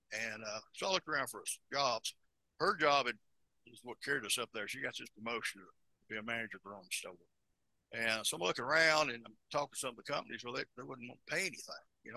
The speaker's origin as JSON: {"language": "English", "town": "Rome", "region": "Georgia", "country": "United States", "said": "I'm originally from Rome, Georgia, small town."}